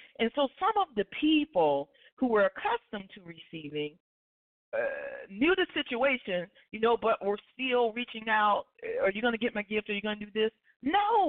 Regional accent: Alabama, United States; I'm from Alabama, and he's been living in Alabama for quite a few years now.

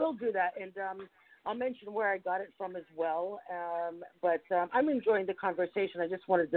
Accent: Steubenville, Ohio, United States; And I'm from Steubenville, by the way. And from the Valley.

